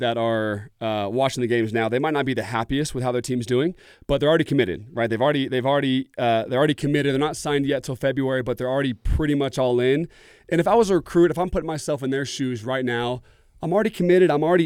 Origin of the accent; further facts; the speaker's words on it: Oregon, United States; And I grew up in Oregon, and Oregon was always super, super good.